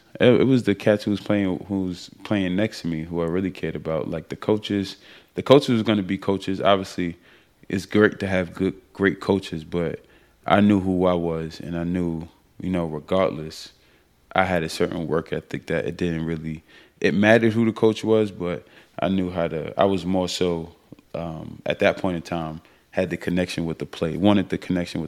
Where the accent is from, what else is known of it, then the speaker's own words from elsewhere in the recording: New York, United States; Because growing up in New York, like, football was not a culture. Like, we love basketball